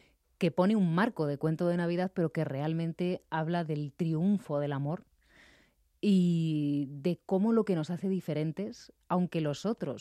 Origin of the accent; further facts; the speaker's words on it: Basque Country, Spain; ahí en el País Vasco, de donde soy yo, siempre hace mucho frío